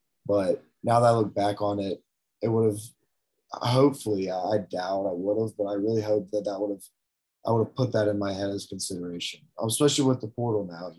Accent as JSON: {"language": "English", "town": "Greensboro", "region": "North Carolina", "country": "United States", "said": "So I'm from Greensboro. So I played against him a couple times."}